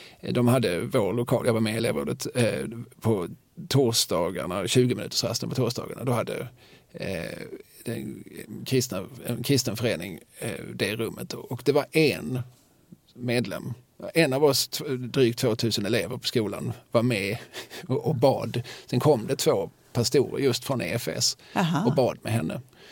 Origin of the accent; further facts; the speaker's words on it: Eslöv, Skåne, Sweden; Ibland så tänker jag att jag växte upp i Eslöv på 70-80-talet. Jag undrar om inte jag växte upp i liksom den mest sekulära tiden och platsen som mänskligheten har sett, så har jag ibland tänkt.